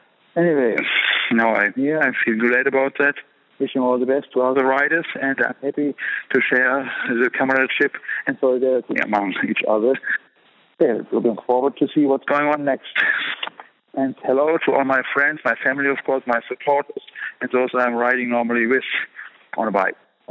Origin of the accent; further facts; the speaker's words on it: Bielefeld, North Rhine-Westphalia, Germany; I'm from Germany, the town of Bielefeld.